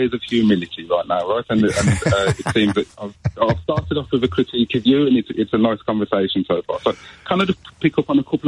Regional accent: Birmingham, West Midlands, United Kingdom; I'm from Birmingham, and I often listen to the radio

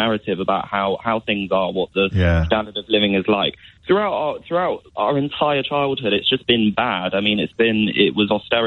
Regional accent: London, United Kingdom; I graduated in July, and I grew up in East London.

